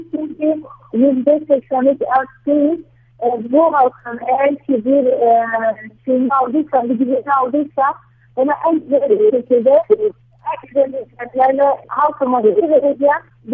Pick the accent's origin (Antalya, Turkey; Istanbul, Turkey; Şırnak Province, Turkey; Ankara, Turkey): Şırnak Province, Turkey; Cizre; born there; moved away; Yani meraktan gene de memleketimde merak ediyordum hep. Doğduğum yeri ve sokak sokak hep böyle gezmeyi eski evi görme bile hep hayalimdi ve de ilk yaptığım şey de buydu. 21 sene sonra ilk defa buraya geldik. Cizre'ye ailemle beraber